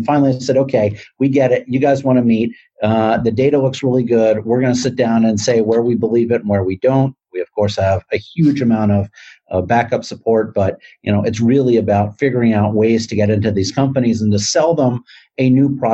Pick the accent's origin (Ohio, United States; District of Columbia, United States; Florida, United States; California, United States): District of Columbia, United States; Washington; I grew up in Washington, D.C.